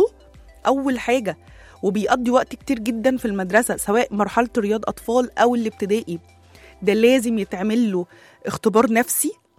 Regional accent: Egypt; احنا مصريين بنروح لحته المشاعر والدفء والكلام ده قوي.

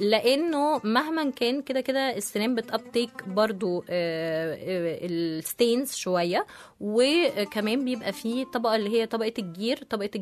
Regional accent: Egypt; احنا كمصريين احنا وي نيد ذس

